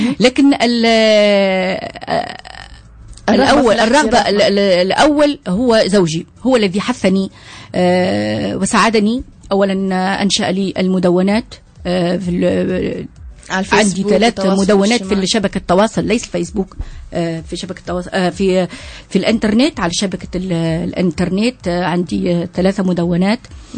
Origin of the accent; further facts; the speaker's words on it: Sousse, Sousse Governorate, Tunisia; أصيل من الساحلين، ولكن ولدت وترعرعت ودرست في سوسة، مدرسة تركية لسيلانيكس. نتنفس سوسة، نحب سوسة